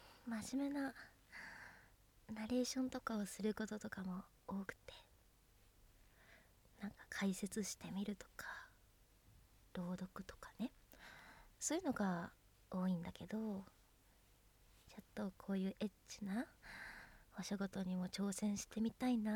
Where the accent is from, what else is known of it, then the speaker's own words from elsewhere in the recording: Kanagawa, Japan; 出身地は神奈川県です。海が近くにあるので住みやすいし、景色もいいです。